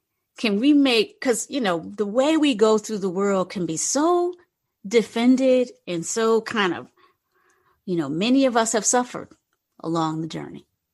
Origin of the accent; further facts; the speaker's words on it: North Carolina, United States; also born or lived in Virginia; now in San Francisco, United States; So some of you know I've come from the South. I live in San Francisco now, but I come from North Carolina and Virginia.